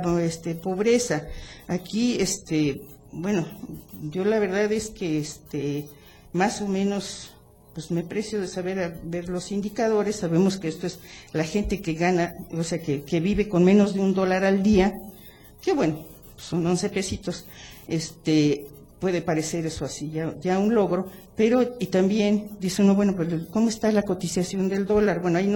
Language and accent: Spanish; Cuernavaca, Morelos, Mexico; y yo les puedo decir, en mi pueblo, que es Cuernavaca